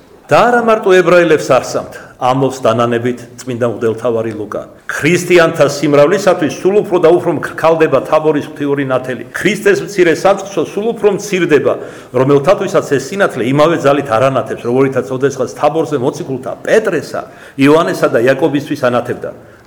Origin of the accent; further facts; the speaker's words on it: Kartli, Georgia; მაგრამ მე მარტივად ვიტყვი, ქართლელი ვარ